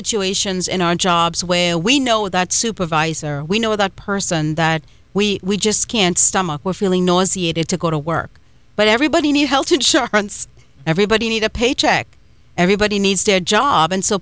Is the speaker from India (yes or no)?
yes; India; And I'm Indian, and I see a lot of Indian gas station owners